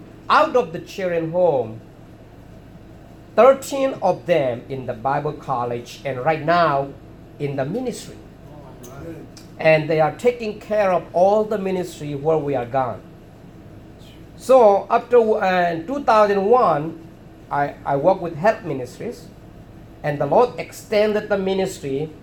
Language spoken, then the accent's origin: English; Chin State, Myanmar; born there; English is a second language; I was born in Chin State where we have clean water. And I have to learn the language.